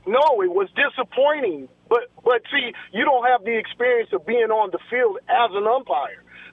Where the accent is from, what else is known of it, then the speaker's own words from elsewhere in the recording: California, United States; And, you know, I'm a Dodgers dude, and I'm from Southern Cal